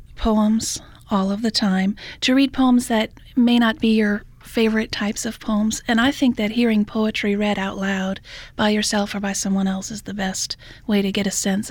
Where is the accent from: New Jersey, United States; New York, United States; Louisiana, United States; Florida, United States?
Louisiana, United States; Gretna; I grew up on the West Bank in Gretna, and I didn't want to hide that.